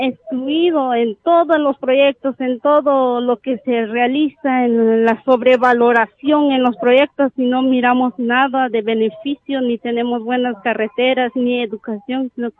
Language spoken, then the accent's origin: Spanish; Santa Lucía Utatlán, Sololá, Guatemala; soy de Santa Lucía, Utatlán.